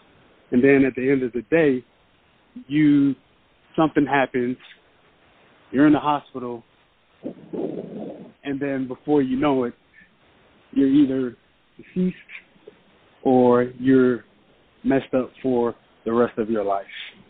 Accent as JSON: {"language": "English", "region": "California", "country": "United States", "lives_now": "Arizona, United States", "said": "Because I'm from California, so, and I live in Arizona, so, you know, just seeing, you know, being able to be around, you know, ocean, getting that ocean breeze"}